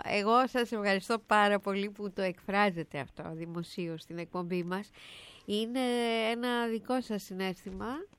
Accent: Thessaloniki, Central Macedonia, Greece; εγώ έχω μια ιδιαίτερη σχέση με τη Θεσσαλονίκη, μην τα λέμε τώρα. Είμαι Θεσσαλονικιά

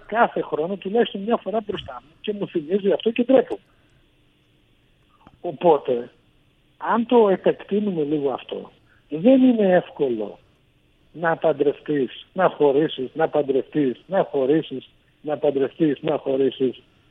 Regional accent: Agrinio, Western Greece, Greece; Εγώ μάλιστα κατάγομαι από το Αγρίνιο

